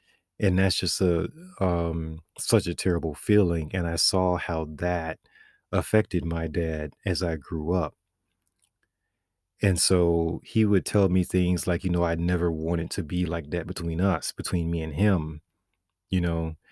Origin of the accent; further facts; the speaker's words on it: Florida, United States; I have no idea why, because we're in Florida, right? I grew up in South Florida.